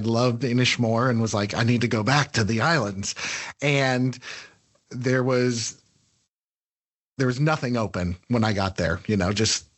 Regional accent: New York City, New York, United States; And like I'm visiting from New York and we're talking about like just like he had visited New York once

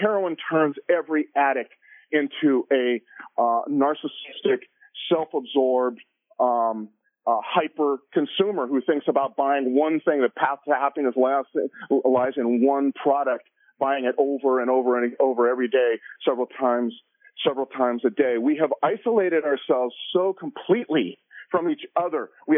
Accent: California, United States; I grew up in Southern California. My mom is from Iowa.

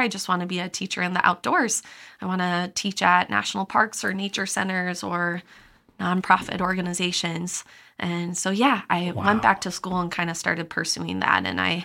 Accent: Milwaukee, Wisconsin, United States; Yeah, so I'm a Wisconsin girl. I grew up in the Milwaukee area.

